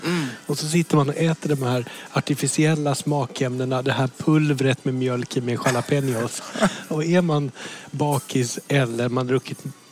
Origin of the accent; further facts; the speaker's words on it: Gothenburg, Västra Götaland County, Sweden; när jag växte upp i Göteborg på Avenyn